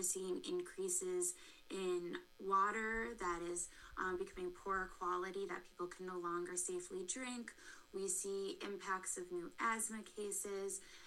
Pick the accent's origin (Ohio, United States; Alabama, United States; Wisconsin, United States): Wisconsin, United States; Mount Horeb; So I grew up in Mount Horeb, Wisconsin, but actually a bit outside of Mount Horeb in a rural area about 15 minutes from everything else in the middle of cornfields.